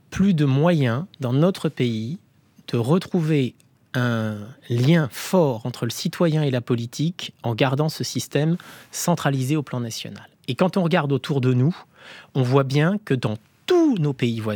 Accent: Normandy, France; je suis normand, hein

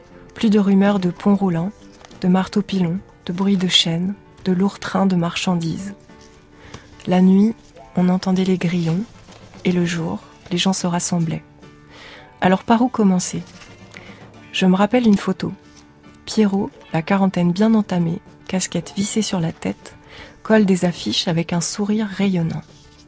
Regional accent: Auvergne-Rhône-Alpes, France; Je viens de la Loire, région ouvrière et ancien bassin houiller, dont l'industrie dense a fait vivre jusque dans les années 70 toutes les petites villes autour de Saint-Étienne.

